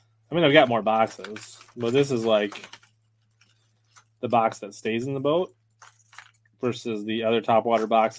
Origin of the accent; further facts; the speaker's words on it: Minnesota, United States; Me, I'm from Minnesota, but I do fish lacrosse and places like that. And so we're neighbors to Wisconsin.